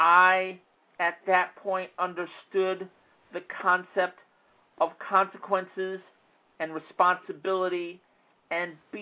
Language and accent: English; Chicago, Illinois, United States; I was raised in Chicago, so of course I was a Democrat.